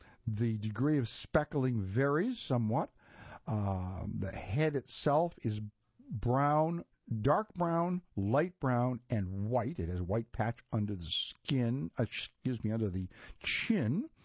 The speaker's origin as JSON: {"language": "English", "town": "Thomasville", "region": "Georgia", "country": "United States", "tie": "born or raised there", "said": "I grew up listening to stories of the glory days of quail hunting, when my hometown of Thomasville was considered a mecca for visiting hunters."}